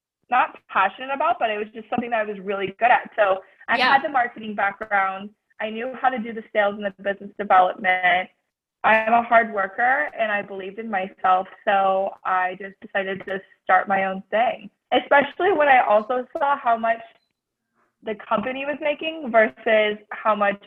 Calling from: Florida, United States; I am tuning in from Palm Beach County, Florida.

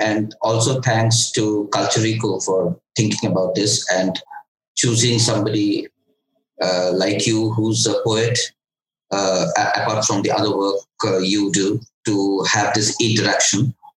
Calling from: New Delhi, Delhi, India; I'm somewhere in the middle of New Delhi.

